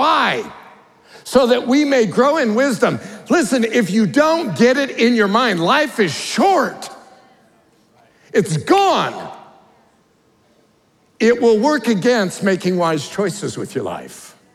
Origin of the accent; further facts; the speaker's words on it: Colorado, United States; I think of the Ozarks, and I grew up in Colorado, and so the morning fog was not something you had very often.